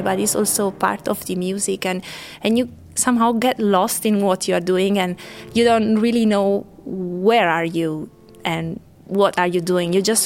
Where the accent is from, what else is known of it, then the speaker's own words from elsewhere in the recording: Italy; English is a second language; I come from Italy and I play the harp.